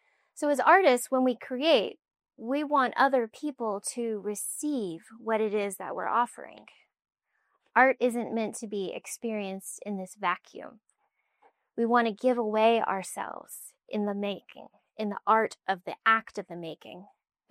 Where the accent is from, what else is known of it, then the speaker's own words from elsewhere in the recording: South Carolina, United States; So I'm an American from the South, from South Carolina to be precise, and we love our peaches and we love our baked goods.